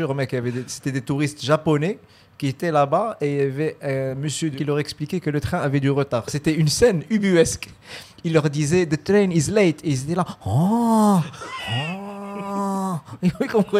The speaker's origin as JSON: {"language": "French", "town": "Rabat", "region": "Rabat-Salé-Kénitra", "country": "Morocco", "said": "Alors, c'est particulier parce que je viens de Rabat."}